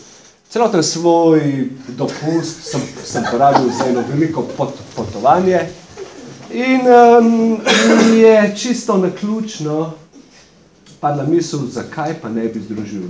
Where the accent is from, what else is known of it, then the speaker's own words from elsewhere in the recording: Kranj, Upper Carniola, Slovenia; Prihajam iz Kranja.